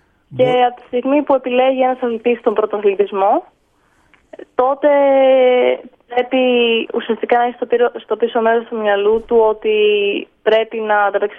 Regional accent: Lesbos, North Aegean, Greece; από τον τόπο μου, από τη Λέζο

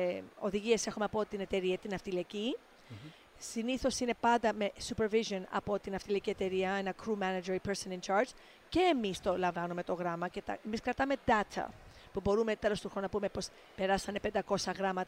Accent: New York City, New York, United States; γιατί εγώ μεγάλωσα στη Νέα Υόρκη

